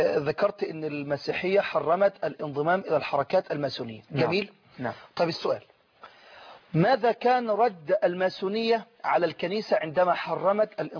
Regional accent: Egypt; ناس كبار عندنا في مصر قوي كلنا نعرفهم

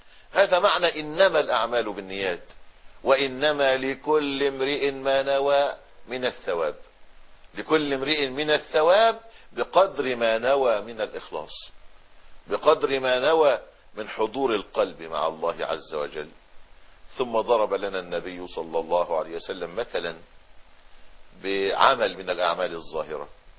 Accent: Egypt; احنا في زماننا النهاردة عندنا في مصر قرابة 10 مليون مسافر

